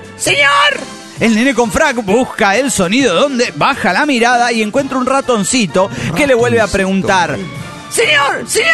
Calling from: Valencia, Carabobo, Venezuela; de Valencia, Venezuela.

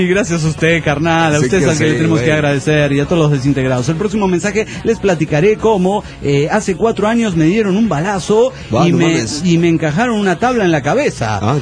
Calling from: Querétaro, Mexico; de Querétaro.

